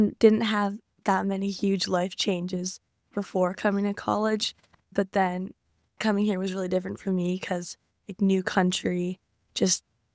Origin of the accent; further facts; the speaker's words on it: Toronto, Ontario, Canada; I'm from Toronto.